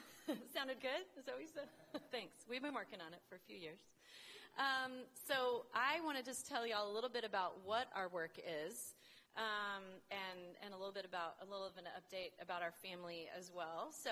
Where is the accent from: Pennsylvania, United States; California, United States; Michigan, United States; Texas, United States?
Texas, United States; Dallas; and I grew up in Dallas, so she's surrounded by a lot of my side of the family there.